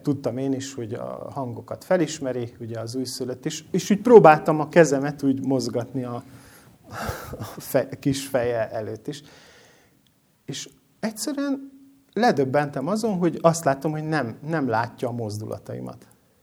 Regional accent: Transylvania, Romania; erdélyi vagyok, nem ezért fontos, csak ugye így, ezzel kapcsolatosan mondom, hogy miért fontos. És én Erdélyben úgy nőttem fel, hogy gyerekkoromban ezt nagyon sokszor hallottam, hogy bezúzták a Bibliákat.

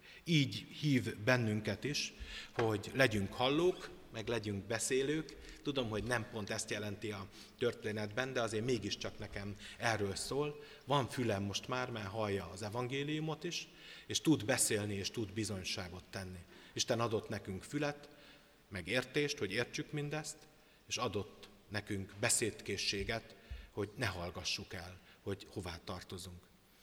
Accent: Szabolcs-Szatmár-Bereg, Hungary; én szabolcsi vagyok

